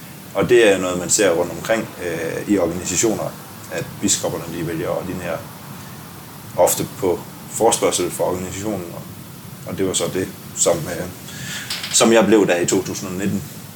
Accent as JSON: {"language": "Danish", "town": "Asbo", "region": "Region of Southern Denmark", "country": "Denmark", "tie": "born or raised there", "said": "Jeg voksede op ved, i Asbo, en lille landsby ved Vejen. Jeg plejer at sige Sydjylland. Det er jo en diskussion, jeg har gået på efterskole i Sønderland, og der var vi sydjyder"}